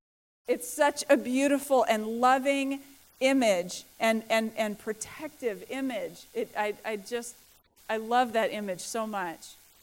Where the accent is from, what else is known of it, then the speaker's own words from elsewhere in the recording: Topeka, Kansas, United States; And I think that I was placed there because I'm from Kansas. We're all farmers in Kansas.